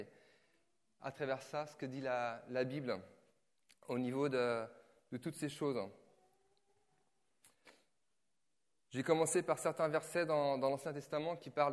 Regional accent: Nantes, Pays de la Loire, France; je viens de Nantes. Donc Nantes, on a les BN, on a l'U, on a le Muscadet. On est une région où il y a beaucoup de vignes. Donc moi, j'habite dans le vignoble, j'habite dans le sud de Nantes.

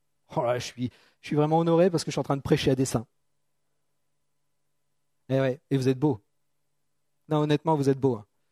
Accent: France; accent: French; C'est faire un U-turn, comme on dit en anglais. Avec mon accent français.

